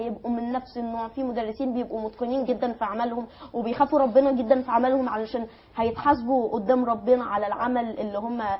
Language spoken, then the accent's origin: Arabic; Egypt; احنا اكيد عندنا في مصر وزاره التربيه والتعليم